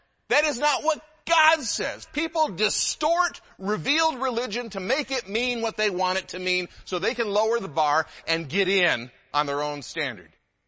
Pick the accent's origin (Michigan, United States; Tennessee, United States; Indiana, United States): Michigan, United States; Detroit; I grew up in the Metro Detroit area. We have a large Jewish community in the Metro Detroit area.